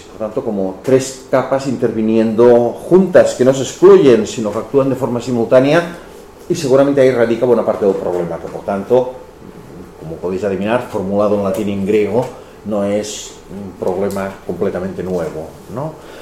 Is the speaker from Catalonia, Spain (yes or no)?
yes; Barcelona, Catalonia, Spain; O, por descontado, de donde vengo, en Barcelona